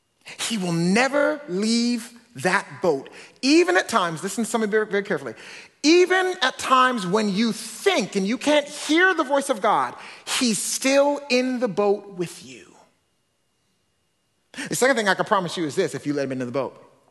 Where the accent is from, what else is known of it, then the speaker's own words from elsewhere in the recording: Alabama, United States; also born or lived in Canada; I was born in Canada. I call myself a Canadabamian, right? I was born in Canada. We moved to Alabama. And so I'm all confused about where I'm from.